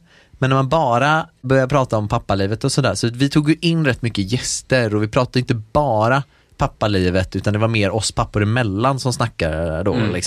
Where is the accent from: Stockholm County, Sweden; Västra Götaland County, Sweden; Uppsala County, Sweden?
Västra Götaland County, Sweden; Gothenburg; jag är från Göteborg. Jag är 20, jag är inte alls. Jag är 30, fyllde 30 förra året. Mm. Och ja, vad fan ska jag säga då? Vi bor i ett hus strax utanför Göteborg